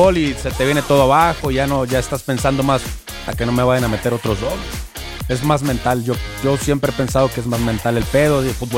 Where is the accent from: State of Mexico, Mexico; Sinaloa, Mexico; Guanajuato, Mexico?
Sinaloa, Mexico; now in Mexico City, Mexico; Soy de Sinaloa, pero soy más. Ya tengo más años viviendo aquí